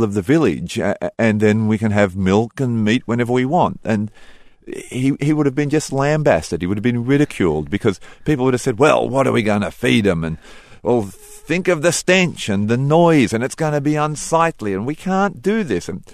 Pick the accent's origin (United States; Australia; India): Australia; I'm an Aussie, and Aussies figure that all seafood tastes great.